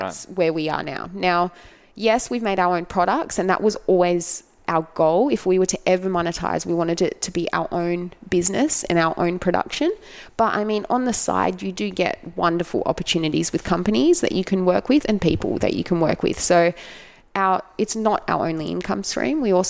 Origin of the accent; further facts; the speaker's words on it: Australia; Australia is of course up there because I am Australian.